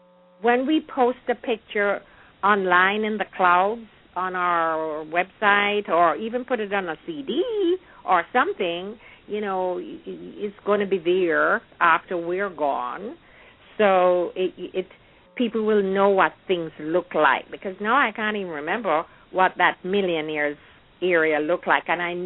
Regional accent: Jamaica; things will be totally gone from our period when we were growing up in Jamaica.

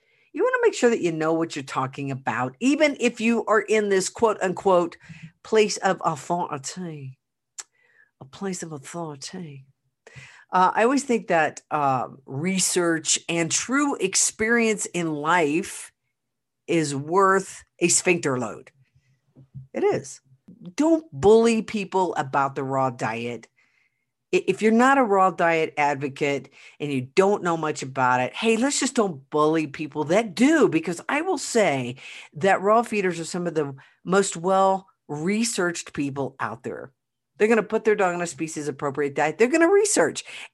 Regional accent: Oklahoma, United States; I've been gone back to Oklahoma, my hometown, for a funeral

